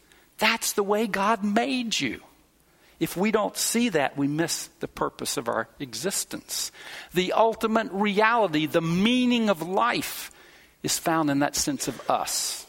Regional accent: United States; I'm an American. I'm big on this individualistic. I pulled up my bootstraps.

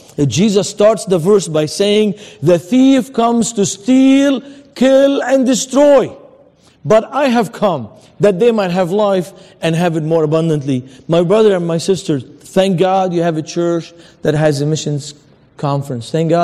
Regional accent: Lebanon; My cousins and second cousins fought in the Golan Heights, so I growing up in Lebanon

